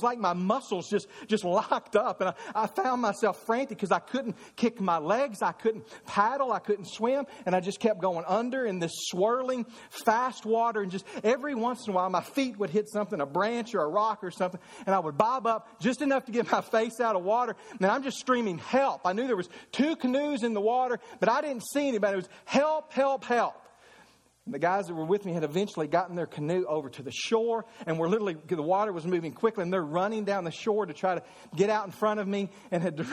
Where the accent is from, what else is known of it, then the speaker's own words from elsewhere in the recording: Kentucky, United States; Now, I grew up in Western Kentucky, right on Lake Barkley.